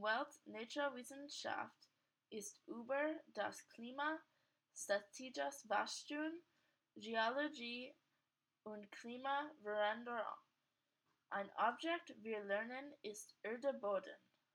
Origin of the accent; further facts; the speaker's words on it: Boston, Massachusetts, United States; German is a second language; now in Corvallis, United States; Ich komme aus Boston, Massachusetts. Ich wohne in Corvallis, Oregon.